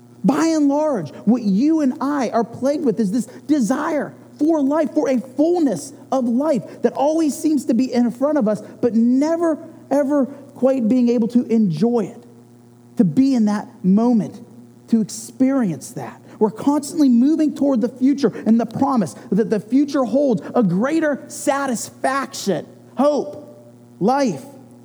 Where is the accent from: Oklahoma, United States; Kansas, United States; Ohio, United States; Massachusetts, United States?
Ohio, United States; Youngstown; I grew up in Youngstown, Ohio. It's the 9th most dangerous city per capita. And I grew up around death.